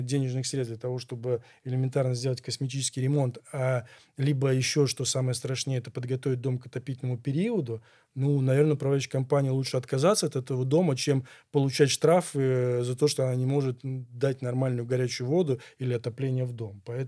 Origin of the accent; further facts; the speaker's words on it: Saint Petersburg, Russia; born there; Я обожаю город Санкт-Петербург, я родился в Ленинграде, я считаю, что это вообще самый лучший город на планете Земля.